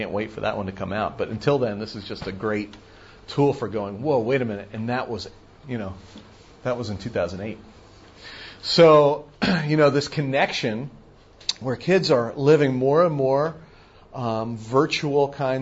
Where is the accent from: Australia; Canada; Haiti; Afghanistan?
Australia; I grew up in Australia, things that my friends in the United States or family in the United States were watching on TV